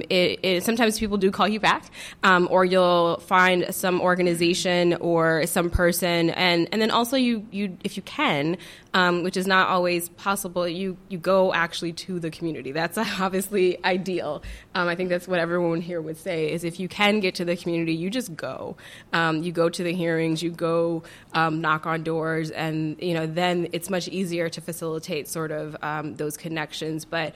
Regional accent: Flint, Michigan, United States; So I'm from Flint. And I mentioned this in a panel yesterday. And so when people hear that I'm from Flint, usually their faces kind of drop a little bit and their voice gets very saccharine. And I don't even live in the city anymore.

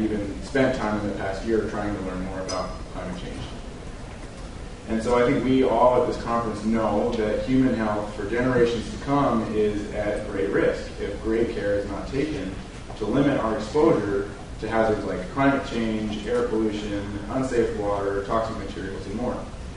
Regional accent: Houston, Texas, United States; the district that I grew up in here in Houston

